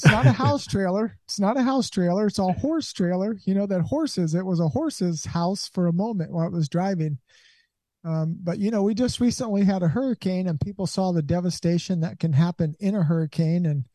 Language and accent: English; Columbus, Ohio, United States; now in Williamson County, United States; And actually, I spent most of my life in Williamson County, but I actually was born and raised in the inner city of Columbus, Ohio.